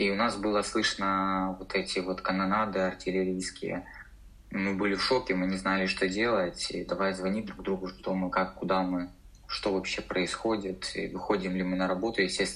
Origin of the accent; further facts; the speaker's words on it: Blahodatne, Mykolaiv Oblast, Ukraine; То есть, ну, я вообще родом с Благодатного.